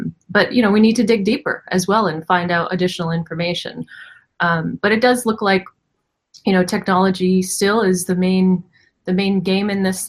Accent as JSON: {"language": "English", "region": "New England", "country": "United States", "tie": "born or raised there", "said": "lived my life like a pretty normal person growing up in New England."}